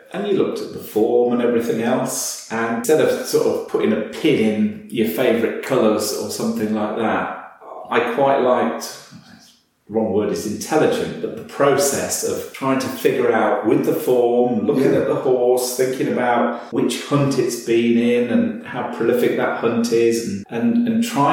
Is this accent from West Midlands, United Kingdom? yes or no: yes; West Midlands, United Kingdom; I come from Warwickshire, and fortunately there's quite a few point-to-point meetings around